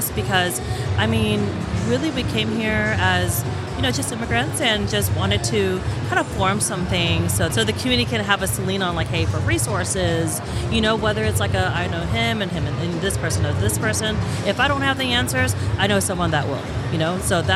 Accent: Gwinnett, Georgia, United States; I grew up here in Gwinnett myself

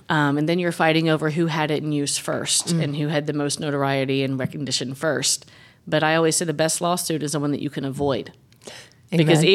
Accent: Lawrenceville, Georgia, United States; I grew up in Lawrenceville. I was born in Valdosta, but I grew up in Lawrenceville. My parents still live in the same house they bought in, I think it was 1980, 81, in Forest Hills.

